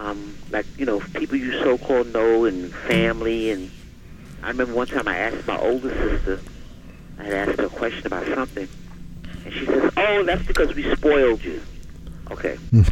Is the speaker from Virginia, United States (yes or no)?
no; New York, United States; I'm a New Yorker, so I've been studying them for a while.